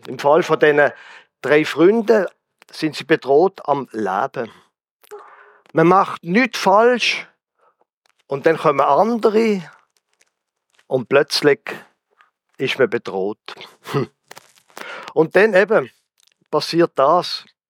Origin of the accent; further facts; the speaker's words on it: Basel, Basel-Stadt, Switzerland; also gut, ich als Basler sollte das vielleicht nicht sagen